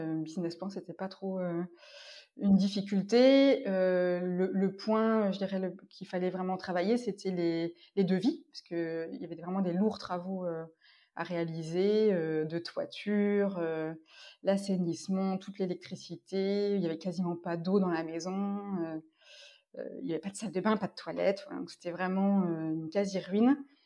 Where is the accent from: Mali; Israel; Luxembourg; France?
France; Orléans, Centre-Val de Loire; born there; j'ai 41 ans. Je suis née à Orléans, en région centre. Et j'ai des origines dans le sud, parce que j'avais une partie de ma famille qui vient d'Ardèche et du côté d'Avignon.